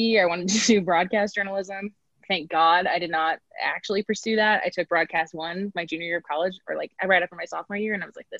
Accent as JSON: {"language": "English", "town": "Mount Pulaski", "region": "Illinois", "country": "United States", "said": "I'm from Mount Pulaski, Illinois, which is a super tiny town in central Illinois."}